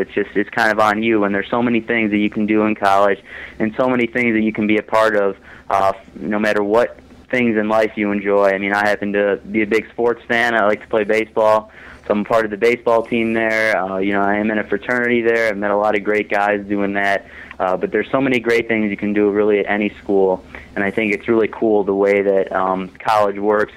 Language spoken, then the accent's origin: English; Deerfield, United States; growing up in Deerfield, which is, you know, a pretty affluent community